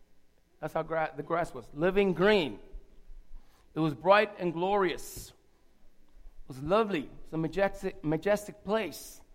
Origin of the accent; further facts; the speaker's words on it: Puerto Rico; born there; I was born in Puerto Rico, and she had some land.